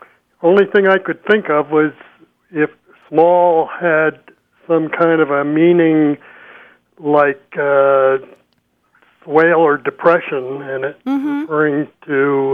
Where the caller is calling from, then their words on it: Dolores, Colorado, United States; Dolores, Colorado.